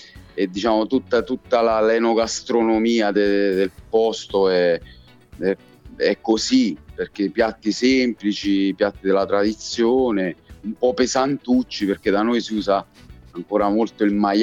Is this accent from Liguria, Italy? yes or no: no; Sant'Angelo Limosano, Molise, Italy; moved away; sono 17 anni che sto qui a Roma e per lavoro mi sono spostato dal mio piccolo paese, che è in provincia di Campobasso, Sant'Angelo Limosano. Nel mio paese, oltre a diciamo all'aria buona che si può respirare, sta a 900 metri sul livello del mare